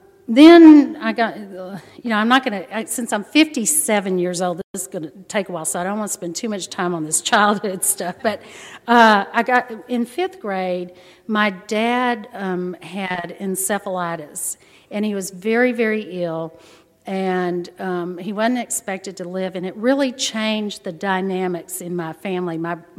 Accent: Corpus Christi, Texas, United States; also born or lived in Galveston; I was born in Galveston. My dad and mom had gone to school there, and my dad was doing his residency in psychiatry, and so I was born there, and then he finished that, and we moved to Corpus. So I grew up in Corpus

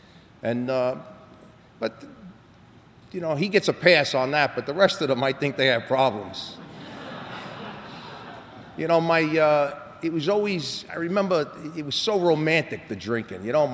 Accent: New York City, New York, United States; accent: New York; I was brought up in New York, and you know that. You know, you can tell by my accent.

